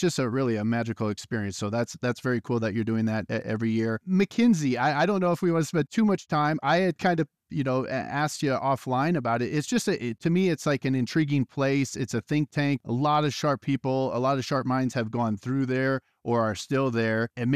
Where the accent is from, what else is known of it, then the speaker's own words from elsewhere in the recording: Midwest, United States; now in Colorado, United States; and I grew up in the Midwest, so we've been here 11 years.